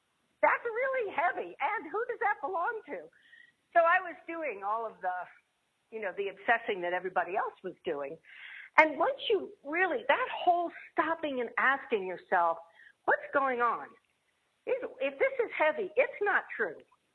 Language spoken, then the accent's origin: English; East Coast, United States; But still, you know, I'm an American, I'm from the East Coast.